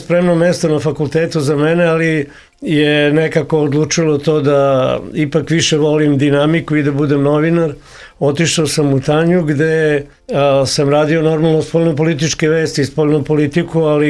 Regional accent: Veliko Gradište, Braničevo District, Serbia; also born or lived in Belgrade; ja sam odrastao u Velikom Gradištu, dakle moja majka, rodio se u Beogradu kao mnoga deca tada u bolnici, ali prvi put sam ugledao nebo stvarno iznad Velikog Gradišta

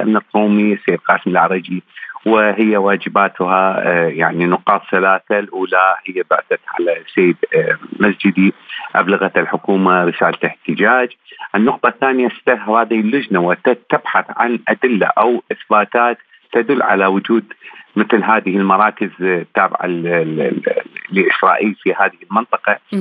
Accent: Iraq; وأنا يعني أنا عراقي لكن للأسف أتكلم هذا الكلام.

